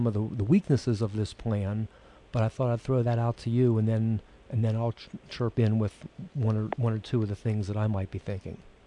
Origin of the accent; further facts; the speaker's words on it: Pittsburgh, Pennsylvania, United States; I don't want to say anything bad about the Cowboys, being from Pittsburgh myself